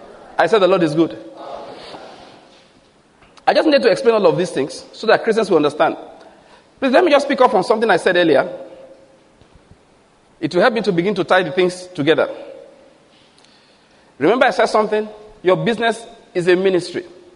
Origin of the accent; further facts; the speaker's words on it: Ondo, Nigeria; because I grew up in Ondo State, and most of these businesses there, all this trading, is done by people from the East.